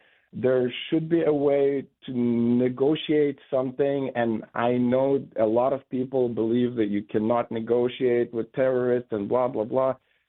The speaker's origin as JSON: {"language": "English", "town": "Chernivtsi", "region": "Chernivtsi Oblast", "country": "Ukraine", "tie": "born or raised there", "said": "And I had to leave and retreat back to my hometown of Chernivtsi, where it was much safer."}